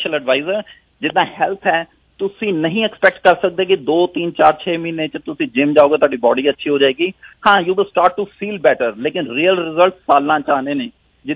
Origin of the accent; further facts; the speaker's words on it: Pathankot, Punjab, India; born there; ਮੈਂ ਜਦੋਂ ਪਠਾਨਕੋਟ 'ਚ ਮੈਂ ਪੈਦਾ ਹੋਇਆ